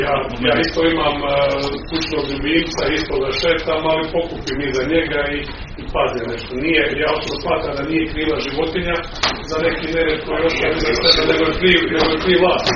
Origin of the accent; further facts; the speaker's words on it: Croatia; pogotovo kod nas u Hrvatskoj